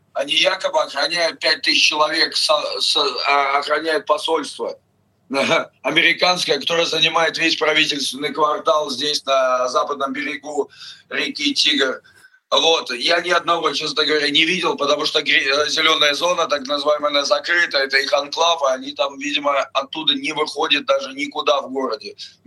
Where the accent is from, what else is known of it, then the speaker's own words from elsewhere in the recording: Russia; я из России